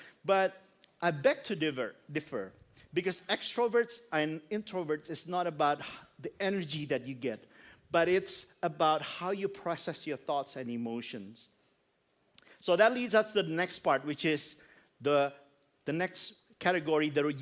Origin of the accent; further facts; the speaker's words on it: Indonesia; first language Indonesian; English is a second language; now in Australia; years of living in Australia, I get used to learn and speak English, even though I still can speak my mother tongue.